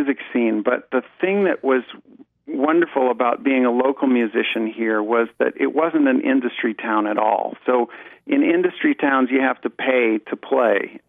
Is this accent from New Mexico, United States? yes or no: no; Ohio, United States; moved away as an adult; now in Asheville, United States; I grew up in Northeast Ohio, but I got to Asheville as soon as I could.